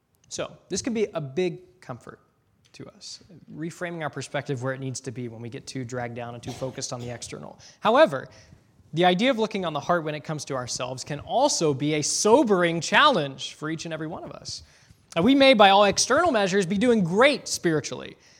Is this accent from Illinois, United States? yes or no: yes; Sycamore, Illinois, United States; Well, I'm from Sycamore.